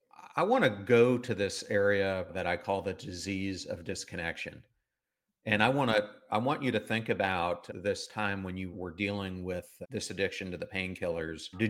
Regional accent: York, Pennsylvania, United States; I grew up in Pennsylvania and I grew up in York, and I always felt, especially York, it's not a very big town

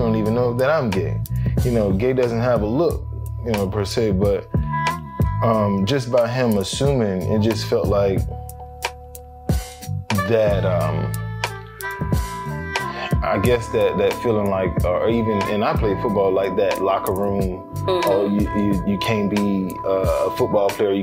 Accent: Alachua County, Florida, United States; I am from Alachua County, Florida.

